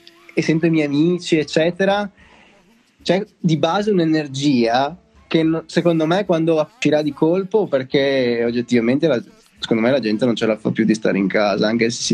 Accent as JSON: {"language": "Italian", "town": "Venice", "region": "Veneto", "country": "Italy", "moved": "yes", "lives_now": "Bologna, Italy", "said": "No, io sono di Venezia ma abito a Bologna da 2 anni."}